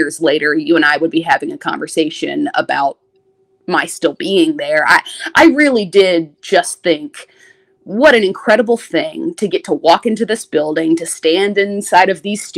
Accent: Tallahassee, Florida, United States; And I started in local news, my hometown, in Tallahassee.

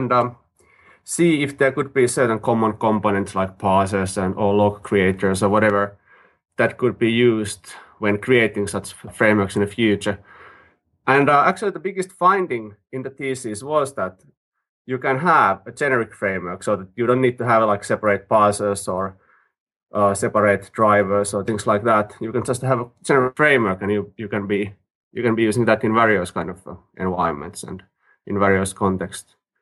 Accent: Finland; English is a second language; I'm independent consultant from Finland

